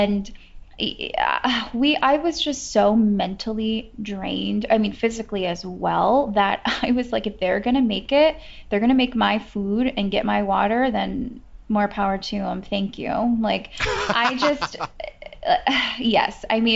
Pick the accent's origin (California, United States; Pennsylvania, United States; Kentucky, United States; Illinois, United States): California, United States; Where I grew up in the Bay Area, I grew up doing theater.